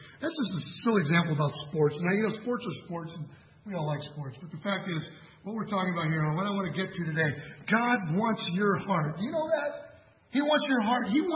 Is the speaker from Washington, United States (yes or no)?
yes; Seattle, Washington, United States; I'm from Seattle.